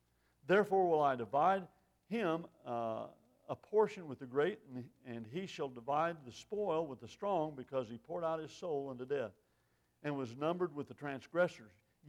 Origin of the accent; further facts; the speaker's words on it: Maryvale, United States; When I was growing up in Maryvale, there's a little boy that lived down the street from us, just as goofy as he could be.